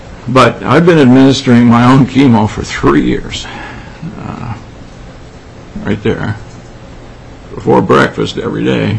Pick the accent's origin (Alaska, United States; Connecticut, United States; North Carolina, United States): Alaska, United States; Juneau; I'm from Juno.